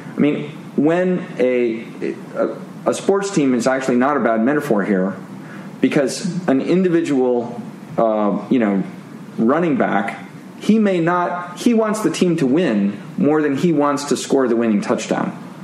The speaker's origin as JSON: {"language": "English", "town": "Seattle", "region": "Washington", "country": "United States", "tie": "born or raised there", "said": "So just to give an example from my hometown, I'm from Seattle."}